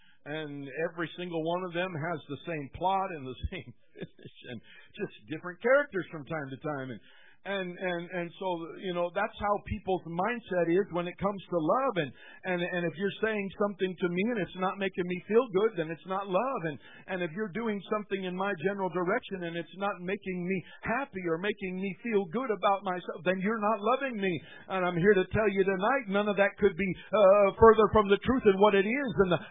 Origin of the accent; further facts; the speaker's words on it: Iowa, United States; I'm from Iowa, but I'm half Italian.